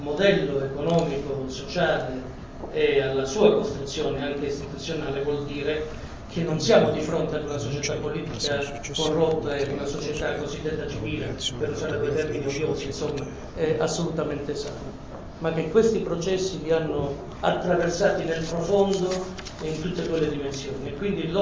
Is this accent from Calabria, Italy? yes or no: yes; Calabria, Italy; Il sindaco del mio paesino, che ha 4.300 abitanti in Calabria